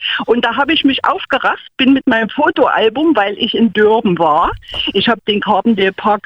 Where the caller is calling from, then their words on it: Leipzig, Saxony, Germany; Ich bin ja aus Leipzig … aus Leipzig, 62 Jahre alt.